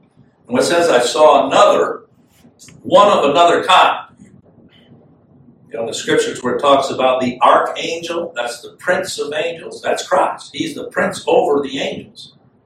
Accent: Chad; Where I grew up in Chad, I can remember two occasions hearing the roar of a lion.

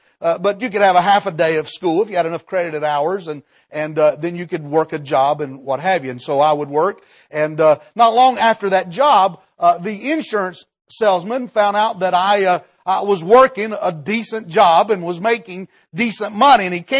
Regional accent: Bengal Holler, West Virginia, United States; I'm from Bengal Holler, went to Man High School, and I married my high school sweetheart 35 years ago.

